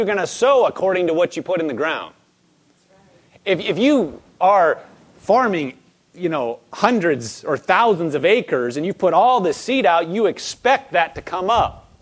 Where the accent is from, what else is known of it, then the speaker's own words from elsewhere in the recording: Omaha, Nebraska, United States; I'm from Nebraska, now I didn't grow up on a farm, but I don't have to drive too far to see a lot of farms from where I live. You know, I grew up in the city in Omaha